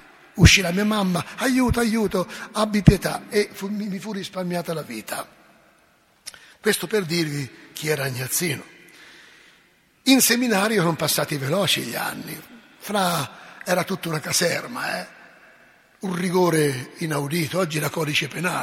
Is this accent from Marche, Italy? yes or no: yes; Mercatello, Marche, Italy; Il rettore era stato parroco a Mercatello, mio paese natio, dove conobbi mio nonno.